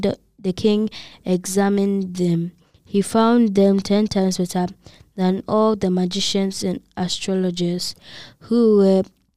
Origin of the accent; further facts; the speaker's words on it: Kotobabi, Greater Accra, Ghana; I come from Kotobabi.